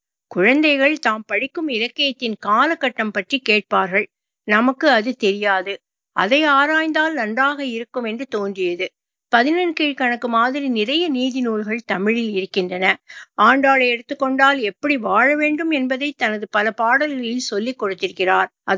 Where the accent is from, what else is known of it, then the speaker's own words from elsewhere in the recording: Madurai, Tamil Nadu, India; moved away as an adult; now in United States; நான் பிறந்தது வளர்ந்தது மதுரை. எனது மனைவி பிறந்த ஊர் ராஜபாளையம், அருகே உள்ள சத்திரப்பட்டி. 1990 ஆகஸ்டில் நான் அமெரிக்காவிற்கு வந்தேன்.